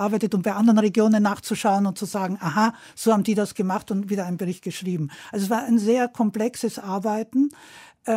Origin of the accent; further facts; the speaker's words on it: Germany; accent: Austrian; Ich war eine Frau. Ich war eine Deutsche, die österreichisch redete.